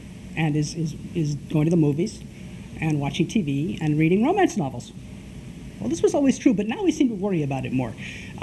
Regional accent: New Mexico, United States; You have to understand, I come from New Mexico

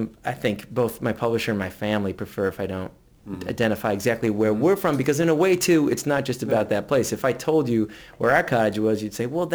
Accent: Ann Arbor, Michigan, United States; I grew up in Ann Arbor and was born in Ann Arbor, and we spent the summers, let's say, in the greater Traverse City area.

